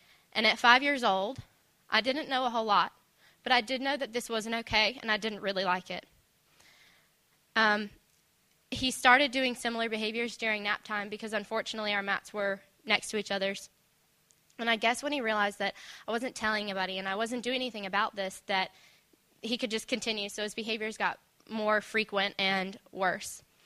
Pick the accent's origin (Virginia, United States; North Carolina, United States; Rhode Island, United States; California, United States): North Carolina, United States; moved away as an adult; I'm from North Carolina, which is the east coast of the U.S., and this is my first time traveling alone, my first time outside of the U.S.